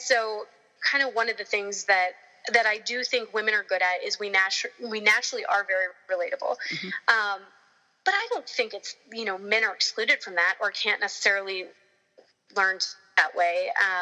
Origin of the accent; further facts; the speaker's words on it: Texas, United States; I think for me, war was kind of a hard one growing up in Texas and having military members in the family.